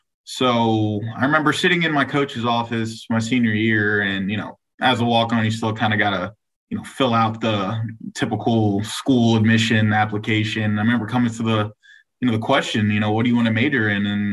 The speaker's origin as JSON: {"language": "English", "town": "Washington", "region": "District of Columbia", "country": "United States", "tie": "born or raised there", "lives_now": "Philadelphia, United States", "said": "Grew up in the D.C. area, man. Grew up playing, high school ball, AAU."}